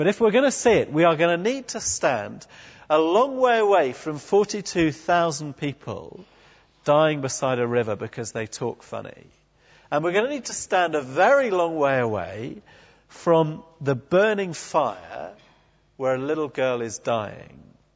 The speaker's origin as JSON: {"language": "English", "region": "England", "country": "United Kingdom", "said": "I'm English, I'm not expecting you to shout out, but just think."}